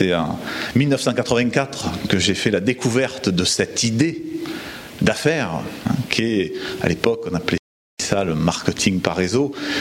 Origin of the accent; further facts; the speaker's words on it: south of France, France; accent: southern French; avec mon accent, que je viens vraiment du sud de la France, une région que j'apprécie beaucoup.